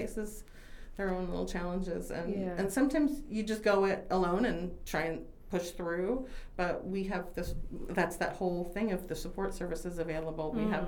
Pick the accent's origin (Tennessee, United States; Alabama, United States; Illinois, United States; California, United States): California, United States; also born or lived in Colorado; The I grew up in California and I lived in Colorado, so I had the ocean, then I had the Rocky Mountains. And then I came here, and I have both.